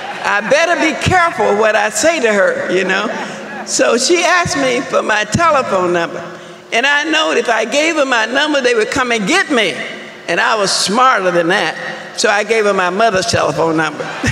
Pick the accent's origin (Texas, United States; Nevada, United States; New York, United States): Nevada, United States; Las Vegas; But I'm from Las Vegas, Nevada.